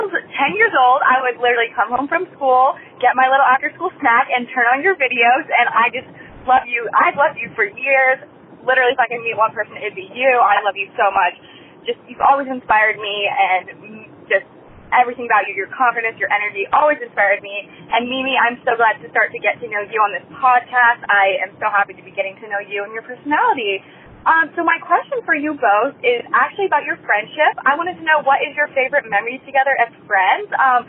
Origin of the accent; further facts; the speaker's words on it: Washington, District of Columbia, United States; I'm from the Washington, D.C. area.